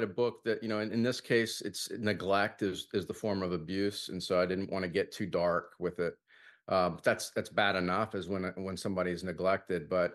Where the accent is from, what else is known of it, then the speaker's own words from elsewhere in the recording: Corpus Christi, Texas, United States; So, you know, I grew up in Corpus Christi, Texas